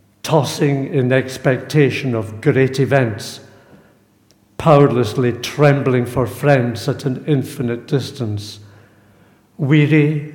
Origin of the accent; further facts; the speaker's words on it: Glasgow, Scotland, United Kingdom; I've only been in London a couple of days. I'm actually from Glasgow. I've stayed at home with my mother and father.